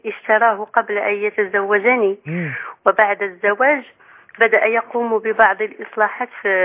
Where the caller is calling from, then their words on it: Morocco; من المغرب.